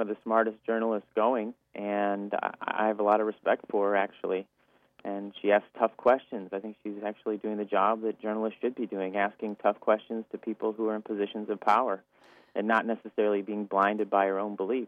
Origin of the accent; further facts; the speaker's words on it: Madison, Wisconsin, United States; Madison, Wisconsin, which is actually my hometown. I grew up in Madison, Wisconsin